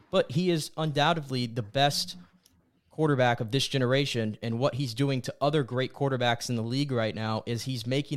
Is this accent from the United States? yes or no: yes; Tampa, Florida, United States; and born and raised in Tampa.